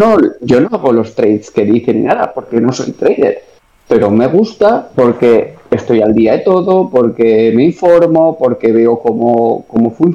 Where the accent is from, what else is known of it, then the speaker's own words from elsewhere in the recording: Valencia, Valencian Community, Spain; Sabes que soy de Valencia, tal, y sabes una serie de cosas de mí.